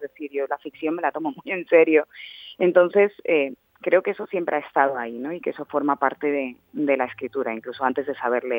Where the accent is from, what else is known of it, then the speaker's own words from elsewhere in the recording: Canary Islands, Spain; also born or lived in Basque Country; now in Madrid, Spain; hay veces sí que digo que soy canaria porque es verdad que me crié allí, ¿no? Pero al mismo tiempo donde más tiempo he vivido es en Madrid, pero luego al mismo tiempo entiendo el euskera, me sé mil canciones en euskera.